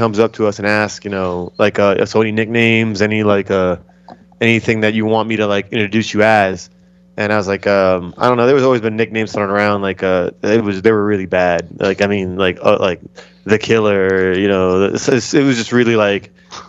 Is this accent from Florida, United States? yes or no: yes; Florida, United States; I'm originally from Broward, Florida, which is the next county up.